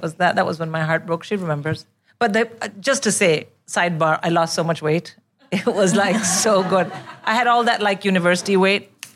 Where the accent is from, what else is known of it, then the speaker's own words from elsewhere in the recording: India; There was, of course, being Indian, we put 11 people in one car.